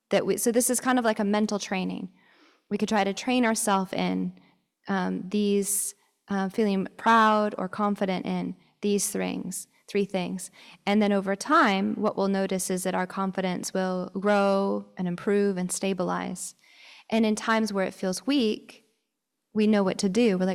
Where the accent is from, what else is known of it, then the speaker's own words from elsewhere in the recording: Seattle, Washington, United States; I remember one of the first Buddhist centers that I attended, it was where I grew up in Seattle.